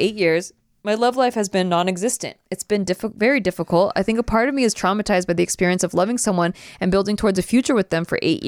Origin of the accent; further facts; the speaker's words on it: United States; I was born and raised in America, so of course I'll be culturally different in ways.